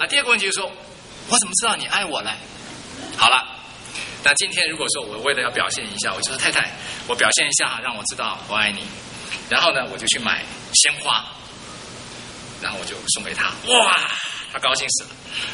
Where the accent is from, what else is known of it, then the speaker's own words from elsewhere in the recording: Taiwan; 我自己是从台湾来的背景啊，